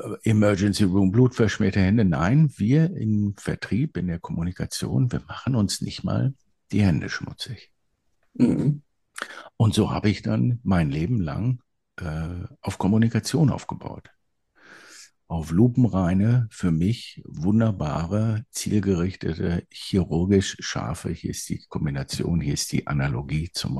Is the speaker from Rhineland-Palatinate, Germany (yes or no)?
no; Dortmund, North Rhine-Westphalia, Germany; also born or lived in Hagen; Also ich komme aber aus Hagen, bin aber schwerpunktmäßig früher in Dortmund auch groß geworden, also dann doch irgendwie Pott.